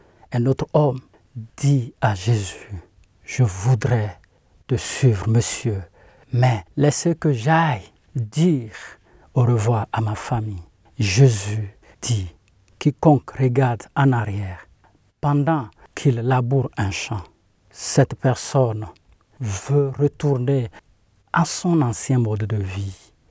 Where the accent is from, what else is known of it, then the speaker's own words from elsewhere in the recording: Togo; je suis originaire du Togo.